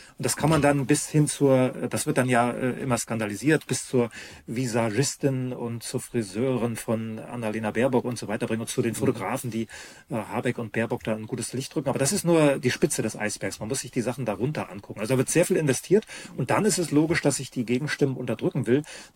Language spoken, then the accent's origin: German; Bavaria, Germany; die bei uns in Bayern, die wollen das doch nicht freigeben